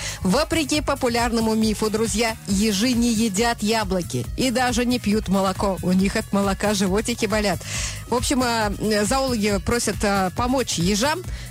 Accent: Tajikistan; Я не знаю туркменского, потому что я из Таджикистана.

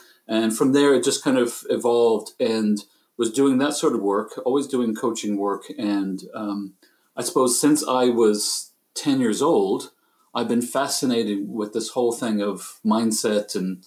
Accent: Texas, United States; I grew up in the States, obviously in Texas, from there started studying classical guitar, and then went to the local college and then university there

